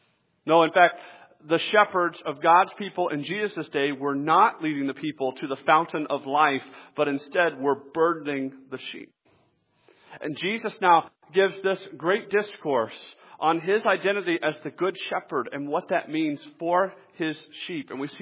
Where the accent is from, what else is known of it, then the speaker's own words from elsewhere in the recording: Atlanta, Georgia, United States; You know, especially I grew up in Atlanta, okay? There weren't a lot of sheep in Atlanta, okay?